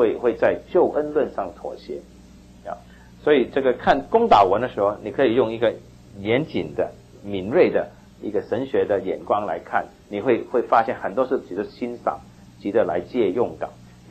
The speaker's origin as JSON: {"language": "Chinese", "country": "Hong Kong", "tie": "born or raised there", "said": "所以我们小的时候在香港呢什么都不懂"}